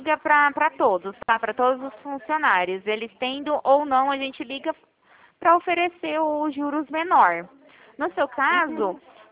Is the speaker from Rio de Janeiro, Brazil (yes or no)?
no; Araraquara, São Paulo, Brazil; eu sou de Araraquara